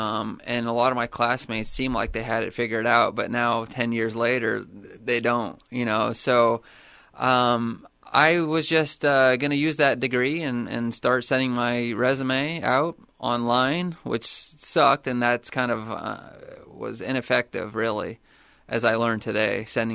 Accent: California, United States; Well, I grew up in the Bay Area, California, and I really didn't know what I wanted to do.

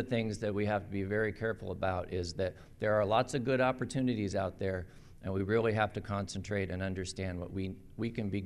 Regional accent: Eugene, Oregon, United States; So I ended up back in Eugene where I had started. I was born in Sacred Heart Hospital, and my dad still lives in the house that I grew up in.

